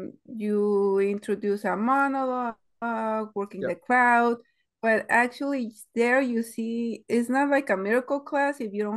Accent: Ensenada, Baja California, Mexico; I'm from Ensenada, Mexico.

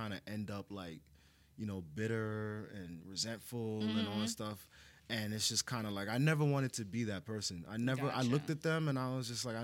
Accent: Spring Valley, New York, United States; I'm from Spring Valley, New York.

